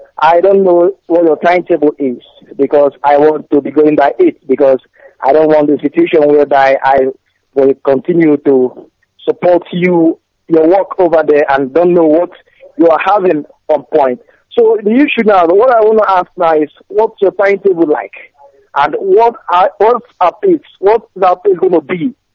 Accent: Obuluku, Delta, Nigeria; my village is Obuluku in Delta State.

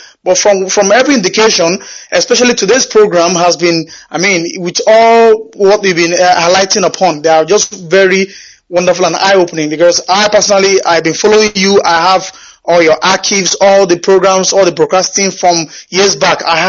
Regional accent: Nigeria; now in Erlangen, Germany; I'm originally from Osaka, Biafra land. I'm calling from Erlangen, Germany.

